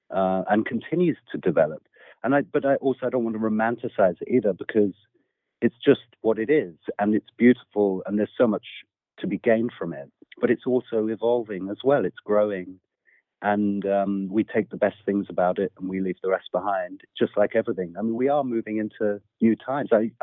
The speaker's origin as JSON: {"language": "English", "region": "London", "country": "United Kingdom", "tie": "born or raised there", "said": "were just up the road from where I grew up in North London."}